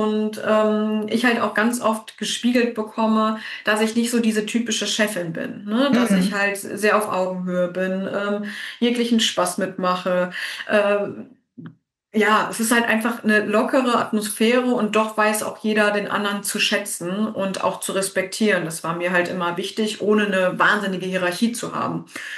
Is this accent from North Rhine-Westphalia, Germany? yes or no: yes; North Rhine-Westphalia, Germany; ich komme hier gar nicht aus der Gegend. Ich komme eigentlich aus dem Kölner Raum und habe da ganz lange auch gearbeitet.